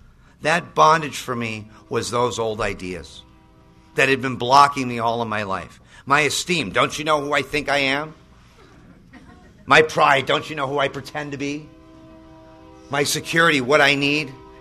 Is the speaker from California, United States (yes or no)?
yes; Malibu, California, United States; And I grew up in Malibu.